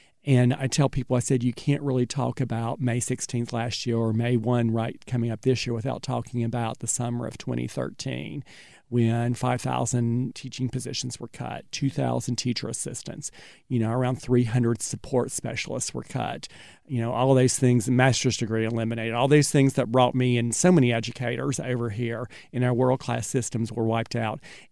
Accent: West Virginia, United States; moved away as an adult; I am from West Virginia, actually. I graduated in 1987 from Marshall University, taught 10 years there, never thought I would ever leave, and then I lost my job due to layoffs.

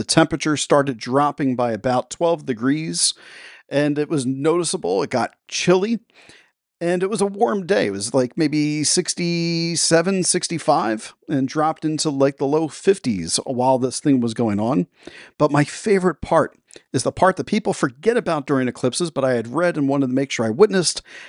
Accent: Delaware, United States; which was about 88% coverage here in my home state of Delaware.

